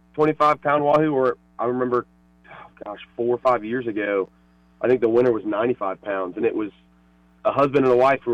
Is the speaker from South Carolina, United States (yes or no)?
yes; Charleston, South Carolina, United States; Yeah, so I was born and raised down in Charleston